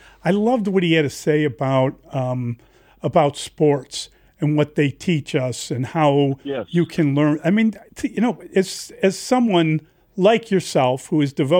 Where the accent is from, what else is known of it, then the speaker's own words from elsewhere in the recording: Chicago, Illinois, United States; I'm born and raised on the South Side, went to a seminary high school.